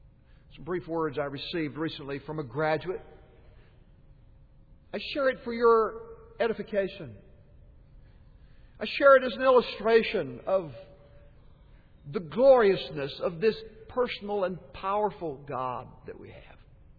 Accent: United States; Hey, you're an American. I'm an American. I go abroad, I like to talk about America

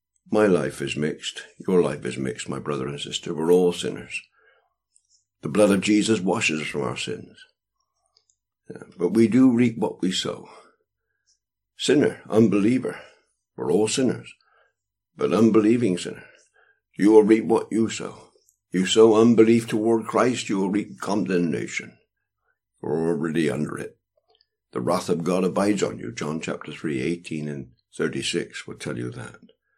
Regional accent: England, United Kingdom; I come from the United Kingdom, and of course, when I was born, England was at war in 1940.

